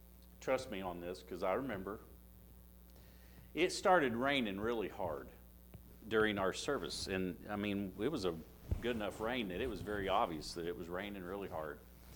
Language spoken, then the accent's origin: English; Indiana, United States; when I grew up in Indiana, we had an eldership. So this was in the 70s.